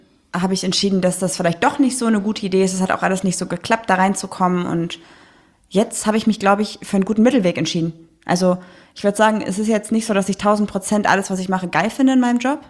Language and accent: German; Düsseldorf, North Rhine-Westphalia, Germany; Also ganz ehrlich, als ob wir als Düsseldorfer nach Köln gehen würden.